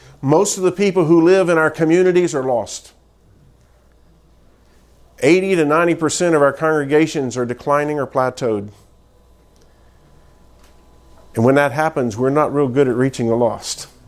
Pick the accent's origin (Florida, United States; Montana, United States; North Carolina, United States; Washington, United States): Florida, United States; Daytona Beach; I can remember growing up in Daytona Beach, Florida, and we didn't have air conditioning in my house.